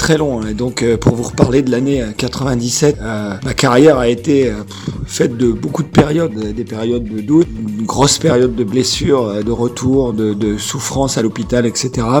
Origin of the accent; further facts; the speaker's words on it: Serre-Chevalier, Provence-Alpes-Côte d'Azur, France; je suis né à Serre-Chevalier dans les Hautes-Alpes, une station de ski, donc mon père est moniteur de ski